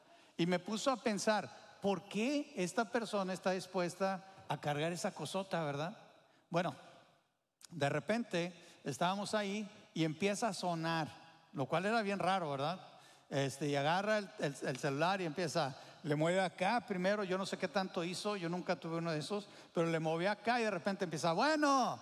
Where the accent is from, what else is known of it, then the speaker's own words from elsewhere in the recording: Mexico; yo nací, crecí en México, también mi esposa